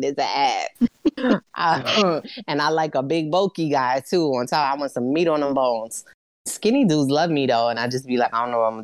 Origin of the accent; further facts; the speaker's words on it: Brooklyn, New York, United States; I don't know if it's because I'm from Brooklyn.